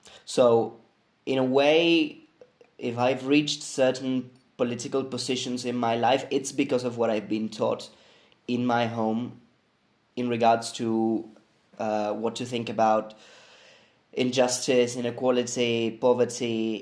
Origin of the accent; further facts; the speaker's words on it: Buenos Aires, Argentina; I'm 27 years old. I'm from Buenos Aires, Argentina.